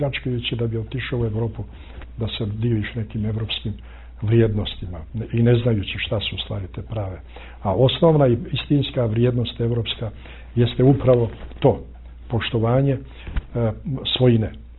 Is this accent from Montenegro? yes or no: yes; Morača, Kolašin Municipality, Montenegro; ja sam iz Morača. Manastir Morača ima divnu zemlju oko manastira